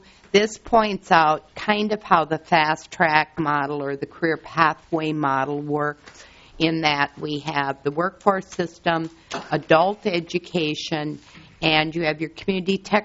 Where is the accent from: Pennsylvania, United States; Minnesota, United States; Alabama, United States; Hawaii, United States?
Minnesota, United States; Marshall; I come from Marshall, Minnesota, so every one of the people that talk from Greater Minnesota totally can understand where they're coming from for the lack of people out there.